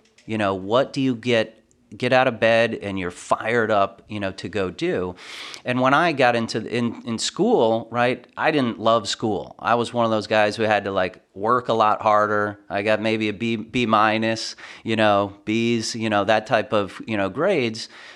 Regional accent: Connecticut, United States; Yeah, so I grew up in Connecticut in a typical middle-class family

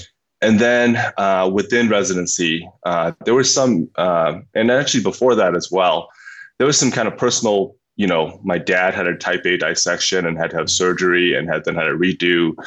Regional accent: Myanmar; I grew up in Burma, and I grew up as the son of physicians.

